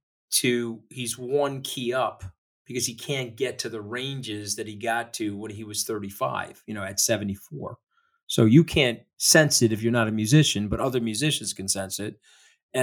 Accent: Port Washington, New York, United States; I'm from Port Washington.

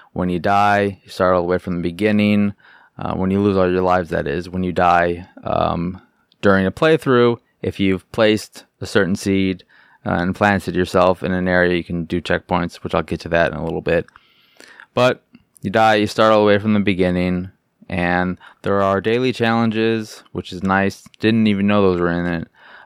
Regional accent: Chicago, Illinois, United States; And I'm from Chicago, so I just get to be like, hey, I live where these people live.

